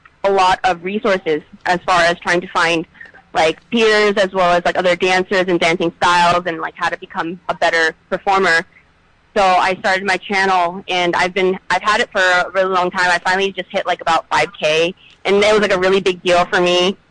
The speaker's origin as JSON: {"language": "English", "town": "Seattle", "region": "Washington", "country": "United States", "tie": "born or raised there", "also_born_or_lived": "Canada", "said": "I moved down here from Washington about 9 years ago. I was raised up in Seattle and a little bit of Canada"}